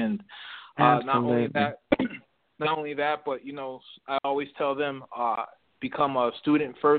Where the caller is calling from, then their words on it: Atlanta, Georgia, United States; I'm calling from Atlanta, Georgia.